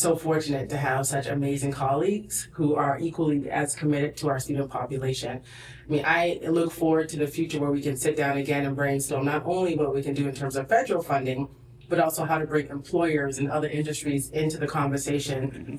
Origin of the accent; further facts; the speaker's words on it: Boston, Massachusetts, United States; I think being born and raised in Dorchester, I have seen such tremendous growth